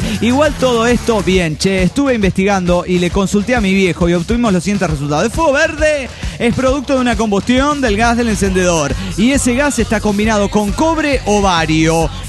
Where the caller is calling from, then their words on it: Rosario, Santa Fe, Argentina; Soy el canalla de Rosario, Argentina.